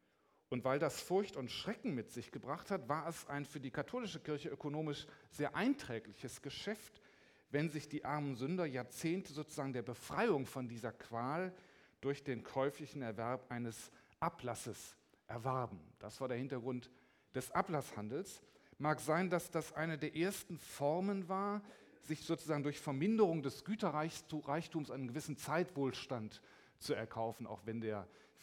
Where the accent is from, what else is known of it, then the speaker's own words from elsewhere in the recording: Cologne, North Rhine-Westphalia, Germany; Sie wissen, ich bin Kölner, aber ich bin auch gerne in Hamburg.